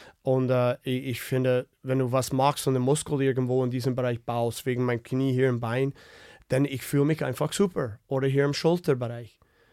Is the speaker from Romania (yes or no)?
no; Winnipeg, Manitoba, Canada; German is a second language; Ich komme aus Winnipeg